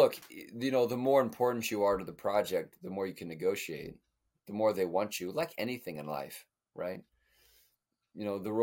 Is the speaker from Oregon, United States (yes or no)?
yes; Portland, Oregon, United States; and I'm from Portland, Oregon, right? A small town that's north of California.